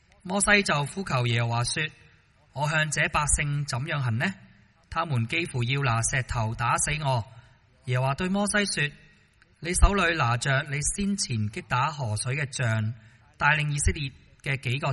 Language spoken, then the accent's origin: Cantonese; Hong Kong; 即係表达我哋香港人呢其实呢对呢个住屋呢都好多嘅住屋嘅需要啦